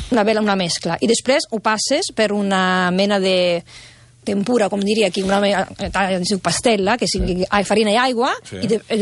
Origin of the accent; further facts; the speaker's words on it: Naples, Campania, Italy; la pizza fregida és molt típica del meu poble, a Nàpols.